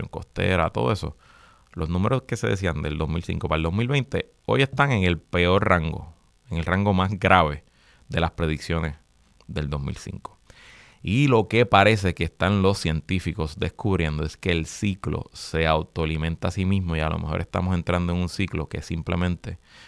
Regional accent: Puerto Rico; Siempre ha habido sargazo en nuestras playas, somos un país caribeño

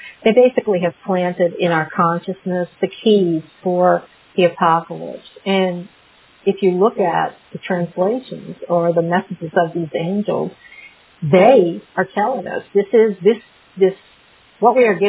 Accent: the South, United States; I don't know if I'm saying it right, I'm from the South

